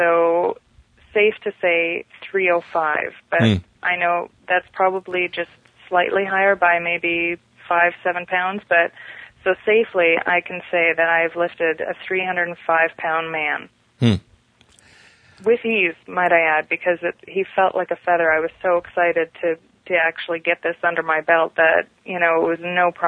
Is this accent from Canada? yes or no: yes; Canada; I know that I'm not alone being Canadian feeling this way.